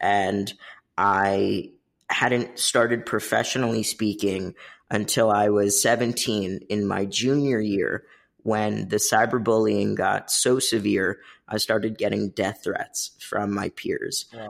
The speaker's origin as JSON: {"language": "English", "town": "Richmond", "region": "Virginia", "country": "United States", "tie": "born or raised there", "moved": "as an adult", "said": "Yeah, in Richmond, Virginia. So lived there all my life up until I was 19."}